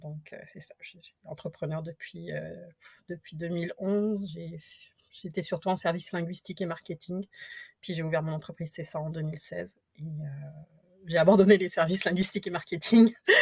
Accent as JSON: {"language": "French", "country": "France", "moved": "as an adult", "lives_now": "Canada", "said": "je suis française d'origine, en 2009, j'ai déménagé au Québec pour le travail de quelqu'un."}